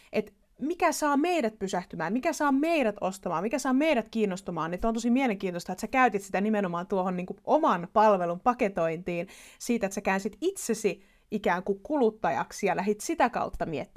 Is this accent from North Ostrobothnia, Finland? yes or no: yes; North Ostrobothnia, Finland; mä oon Pohjois-Pohjanmaalta itse